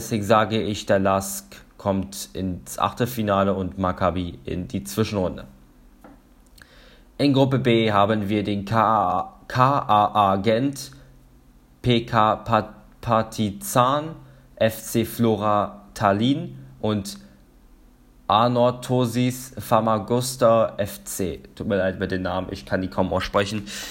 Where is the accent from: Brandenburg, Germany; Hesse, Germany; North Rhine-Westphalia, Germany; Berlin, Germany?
Berlin, Germany; ich bete für Berlin, weil ich bin Berliner.